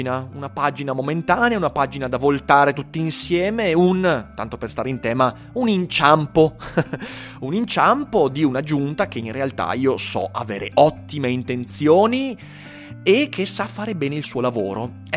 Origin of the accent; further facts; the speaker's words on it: Schio, Veneto, Italy; Schio è una bella città, io la amo e poi ci vivo ed è bello parlarne. Quando io vado in giro per l'Italia e dico io sono di Schio, ne parlo sempre molto bene perché ci sto bene qui.